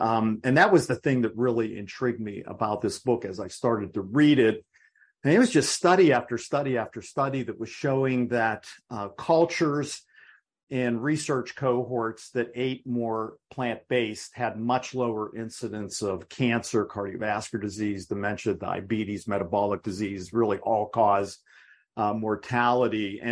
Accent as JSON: {"language": "English", "town": "Pittsburgh", "region": "Pennsylvania", "country": "United States", "lives_now": "Miami Beach, United States", "said": "Well, I am from Pittsburgh, but right now I am in sunny Miami Beach."}